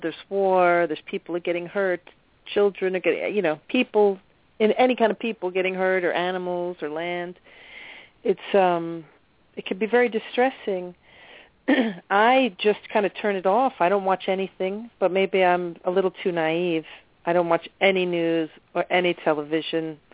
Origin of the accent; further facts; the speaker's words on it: New York City, New York, United States; I'm from New York City.